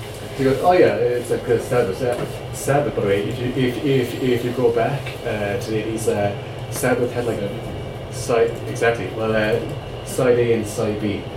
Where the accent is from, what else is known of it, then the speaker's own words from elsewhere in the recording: Munster, Ireland; now in Cork, Ireland; I'm from Kerry originally, but like my parents were born and raised in Kerry as well.